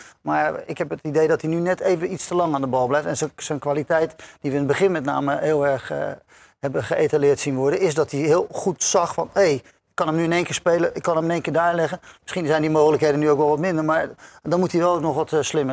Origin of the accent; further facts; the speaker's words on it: Rotterdam, South Holland, Netherlands; Ik ben een echte Rotterdammer, om nog even in het straatje te blijven. Van ouders uit Zuid, hier om de hoek opgegroeid. En in Noord altijd gevoetbald bij Xerxes en Aeolus. Ik ben, wat dat aangaat, een Rotterdammer.